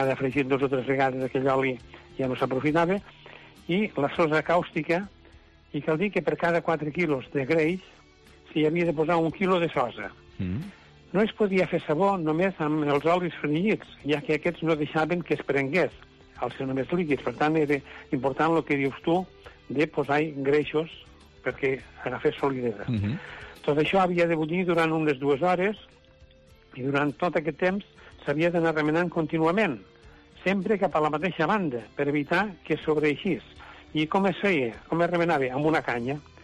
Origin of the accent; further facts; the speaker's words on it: Puiggròs, Catalonia, Spain; jo que sóc fill de Puiggròs, veia el camí de Puiggròs a Arbeca